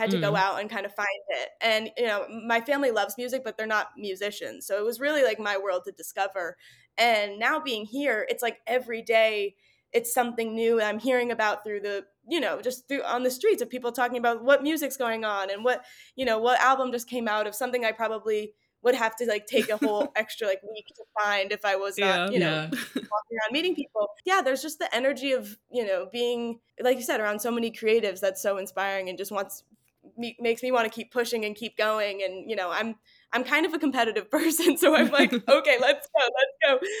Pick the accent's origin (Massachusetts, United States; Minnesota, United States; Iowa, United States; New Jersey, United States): Massachusetts, United States; she knows that I am like from Massachusetts. I always wore Converse when I was little and I still bring it in.